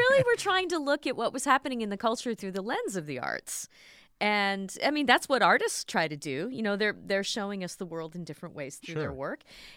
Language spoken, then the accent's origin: English; Columbus, Ohio, United States; also born or lived in Cleveland; No, but I grew up in Columbus and also spent part of my adult life in Cleveland, married a guy from Ann Arbor